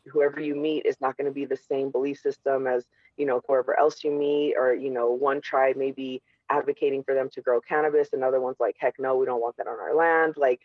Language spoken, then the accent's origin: English; California, United States; So, like, I came from California.